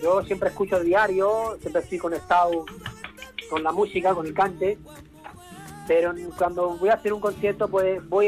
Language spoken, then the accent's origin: Spanish; Castilla-La Mancha, Spain; also born or lived in Toledo; yo soy corraleño, que es un pueblo de Toledo. ¿Vale? Yo nací en Toledo y me crié en mi pueblo, que es de La Mancha.